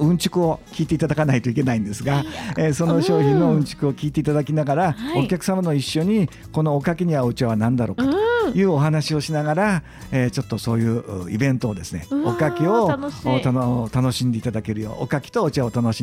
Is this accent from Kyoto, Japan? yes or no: yes; Kyoto, Japan; 京都出身です